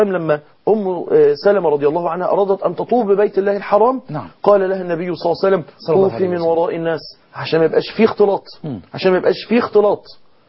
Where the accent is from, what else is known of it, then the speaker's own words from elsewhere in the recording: Egypt; المكان اللي احنا بنسميه عندنا في مصر بز الرجل